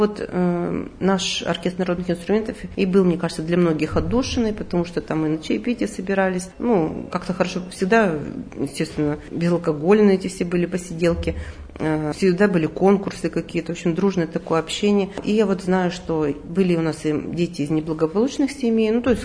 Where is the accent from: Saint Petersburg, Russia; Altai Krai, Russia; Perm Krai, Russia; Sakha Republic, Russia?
Perm Krai, Russia; Vereshchagino; Я из Верещагина, и вот это поэтому для нашего маленького города в Пермском крае это большое культурное явление.